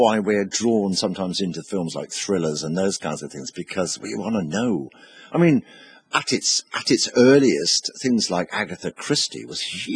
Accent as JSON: {"language": "English", "region": "South West England", "country": "United Kingdom", "accent": "West Country", "said": "my accent, my original accent, is a broad West Country accent."}